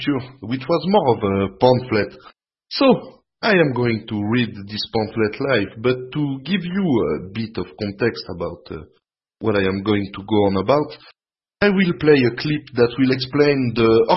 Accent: Geneva, Switzerland; from Geneva, Switzerland.

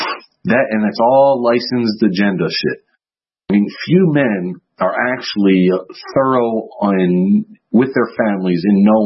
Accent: Philadelphia, Pennsylvania, United States; now in Greece; I know I told you guys I'm from Philadelphia, but I'm in Europe. I'm in Greece.

